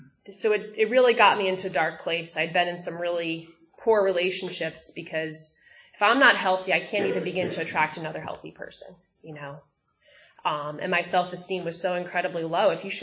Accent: Ireland; And I went to this family, I'm Irish, so an Irish wake

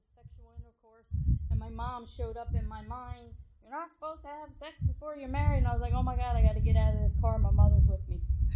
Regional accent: Baltimore, Maryland, United States; As growing up in South Baltimore, that's what I saw all my sisters do.

